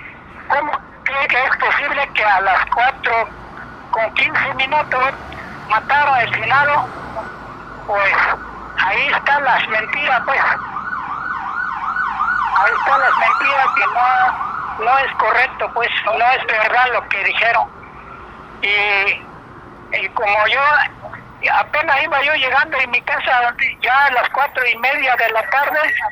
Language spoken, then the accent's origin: Spanish; Altamira, Oaxaca, Mexico; yo salí temprano, pues a las 7 de la mañana allá a mi pueblo en Altamira.